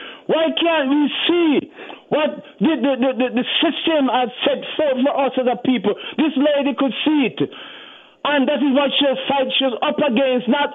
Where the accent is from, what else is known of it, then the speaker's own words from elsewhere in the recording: Jamaica; I am from the Caribbean, Jamaica to be exact. And we were very much a part of the anti-apartheid struggle from Michael Manley days and so forth.